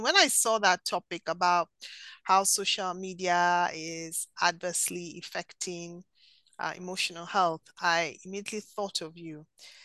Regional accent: Nigeria; I remember growing up in Nigeria in the 70s, and TV did not come on till 4 p.m.

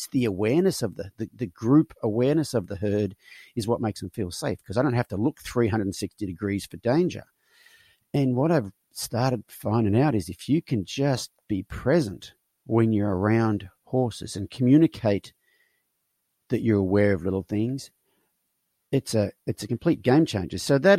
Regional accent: Australia; a male of my generation growing up in Australia, boys don't cry, boys don't show fear.

